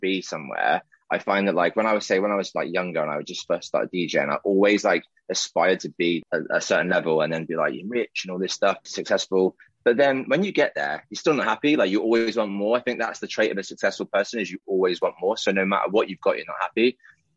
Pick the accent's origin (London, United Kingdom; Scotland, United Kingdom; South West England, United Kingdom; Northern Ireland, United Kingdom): South West England, United Kingdom; now in Swindon, United Kingdom; I'm from Cornwall, and I moved to a place called Swindon, which is near Bristol, just to be near the airport.